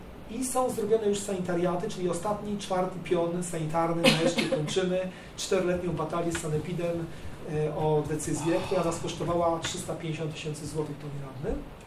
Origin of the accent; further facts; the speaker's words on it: Ksawerów, Łódź Voivodeship, Poland; Ksawerów, moje rodzinne miejscowość, mogę to też powiedzieć.